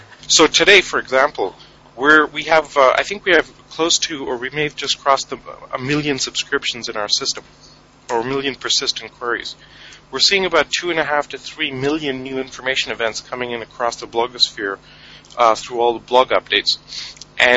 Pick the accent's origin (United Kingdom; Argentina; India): India; also born or lived in Canada / Europe; now in New York, United States; My personal background is I'm actually Canadian, but originally from India. I spent 10 years in Europe, and I've been living in New York for the last 5 years.